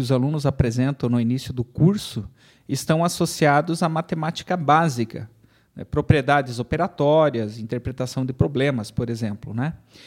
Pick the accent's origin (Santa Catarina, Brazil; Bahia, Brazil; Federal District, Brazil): Santa Catarina, Brazil; Chapecó; eu sou natural aqui de Chapecó.